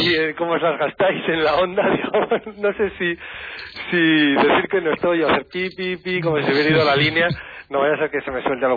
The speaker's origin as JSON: {"language": "Spanish", "region": "La Rioja", "country": "Spain", "said": "Yo soy vecinito riojano, pero me siento muy de allá."}